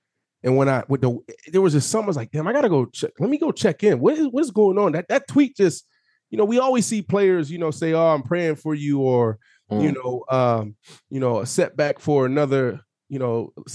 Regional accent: Pittsburgh, Pennsylvania, United States; You know, I'm from Pittsburgh, right?

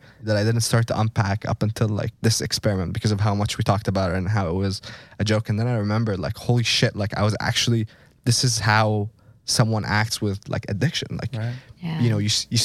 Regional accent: Egypt; I grew up in Egypt, very minimal education about nutrition and, you know, the things that one should eat. It's all like cultural based.

